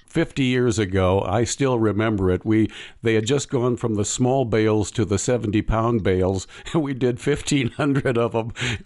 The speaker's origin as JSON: {"language": "English", "region": "Minnesota", "country": "United States", "said": "and I'm from Minnesota"}